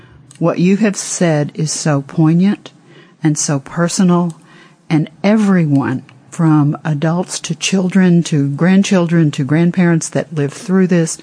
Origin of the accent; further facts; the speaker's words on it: United States; On behalf of America, and I am an American